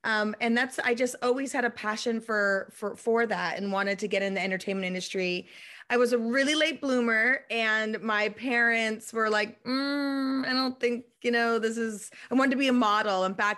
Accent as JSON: {"language": "English", "region": "Rhode Island", "country": "United States", "tie": "born or raised there", "said": "I'm originally from Rhode Island, the smallest state in the union, born and raised."}